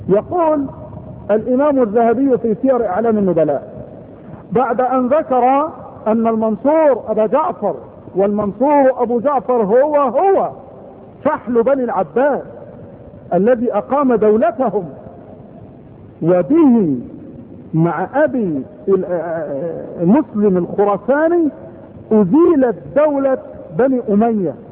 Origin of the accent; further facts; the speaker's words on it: Egypt; لكن جاء وحل عندنا في مصر، وشرفت به مصر